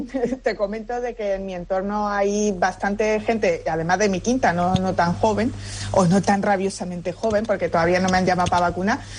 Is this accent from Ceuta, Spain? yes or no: no; Torremolinos, Andalusia, Spain; yo soy de Torremolinos y ya sabéis que yo me tengo que desplazar en transporte público o en coche a la capital